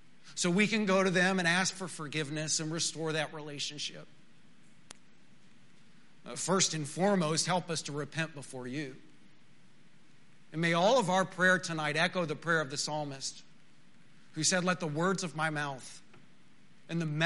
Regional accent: Texas, United States; accent: West Texas; I grew up in West Texas, and everyone there has a distinct accent. Now, I've never thought that I had a bad West Texas accent.

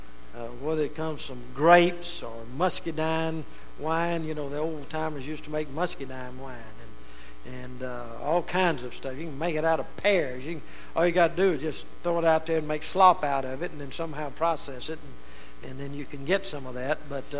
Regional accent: Rayville, Louisiana, United States; because it was so much like my hometown, just exactly like Rayville, Louisiana.

